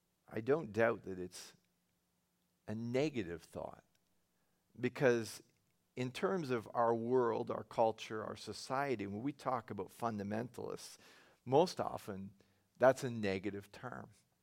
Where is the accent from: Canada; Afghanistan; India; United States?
Canada; because we're Canadian, we all know hockey fundamentals.